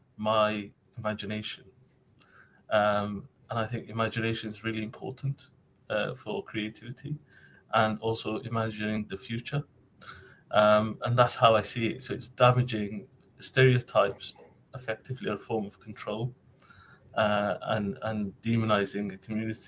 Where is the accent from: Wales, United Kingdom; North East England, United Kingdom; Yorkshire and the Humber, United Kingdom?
Wales, United Kingdom; Cardiff; For example, I come from Bute Town, which is historically it's one of the most diverse communities in Wales.